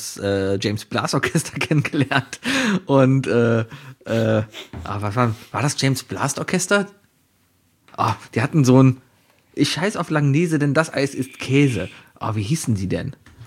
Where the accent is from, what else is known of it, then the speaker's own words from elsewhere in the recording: Northern Germany, Germany; vor allem als Norddeutscher